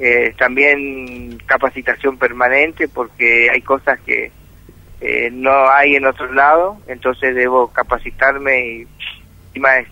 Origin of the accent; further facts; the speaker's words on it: Puerto Piray, Misiones, Argentina; Yo soy de Puerto Piraí, sí.